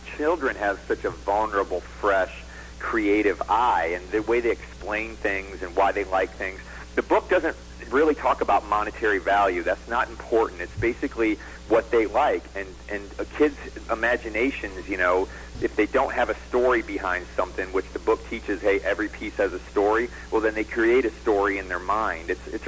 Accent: United States; I was thinking to myself, I'm the American picker.

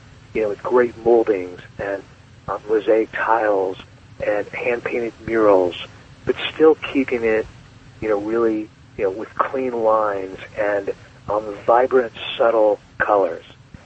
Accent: Seattle, Washington, United States; I grew up in Seattle, Washington, and, you know, this great little house in a nice community.

